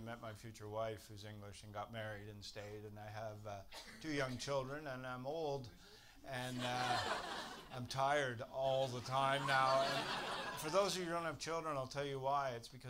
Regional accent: Canada; now in United Kingdom; I'm from Canada originally, but I've lived in the UK for 12 years.

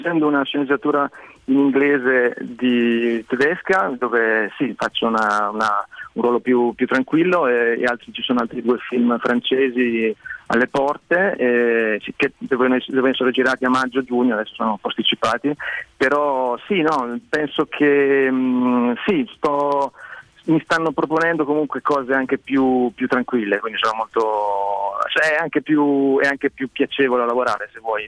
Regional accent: northern Italy, Italy; accent: northern Italian; il mio accento del nord forse è meno utilizzabile, diciamo, in Italia

